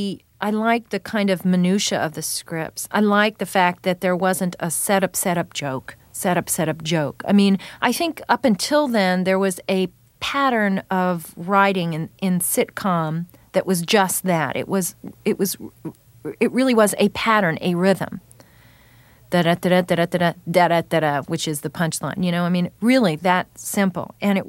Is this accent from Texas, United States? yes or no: no; New York, United States; also born or lived in Washington, D.C.; I grew up in New York until I was about 7, and then I spent a lot of time in New York because my father lived there and continues to live there.